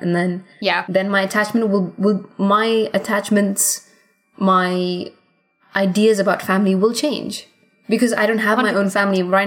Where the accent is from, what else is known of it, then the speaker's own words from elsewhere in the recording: Gibraltar; I'd love to say I'm from India, but the truth is I've never lived there, so I can't say that. I am from Gibraltar. That's where I'm from.